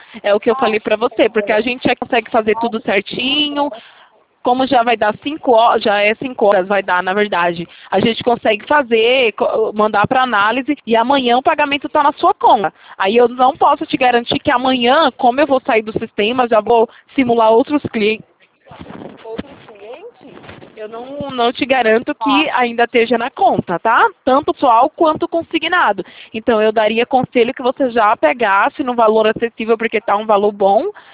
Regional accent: Bahia, Brazil; now in Itatiba, Brazil; que eu sou da Bahia, mas hoje eu moro atualmente em Itatiba, né, interior de São Paulo.

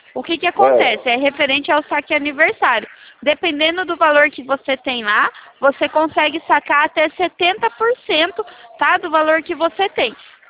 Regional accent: Araras, São Paulo, Brazil; a gente é daqui de Araras.

